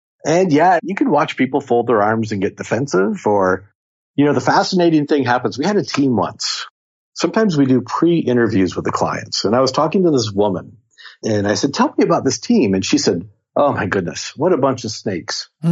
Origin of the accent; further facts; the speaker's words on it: Seattle, Washington, United States; First of all, I'm from Seattle, so coffee is for everyone.